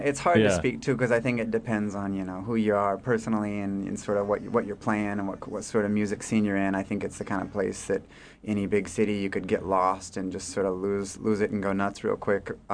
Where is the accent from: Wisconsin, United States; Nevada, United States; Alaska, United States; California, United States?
Alaska, United States; Anchorage; also born or lived in Portland; I grew up in Anchorage, born and reared, and then I lived in Portland for about 5 years or so